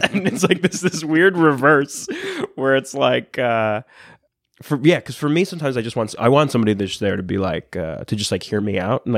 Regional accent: New York, United States; I'm lucky in a certain sense in that I grew up on Long Island.

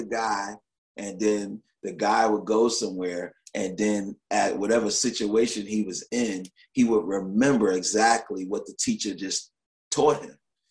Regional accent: New York, United States; You know, I'm from New York. You know, New York is a big but tight place.

